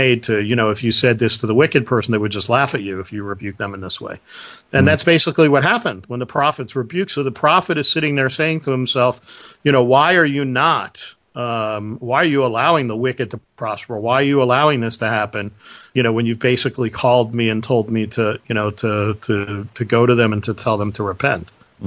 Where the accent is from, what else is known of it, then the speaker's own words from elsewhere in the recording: Brooklyn, New York, United States; I'm from Brooklyn, pal.